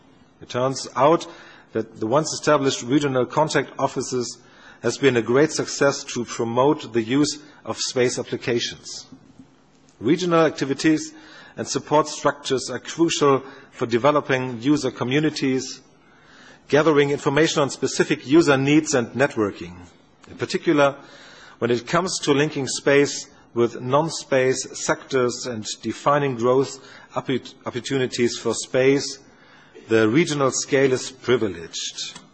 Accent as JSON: {"language": "English", "region": "Bremen", "country": "Germany", "tie": "born or raised there", "said": "my hometown Bremen has learned that Nereus serves as an important tool to exchange knowledge and experience"}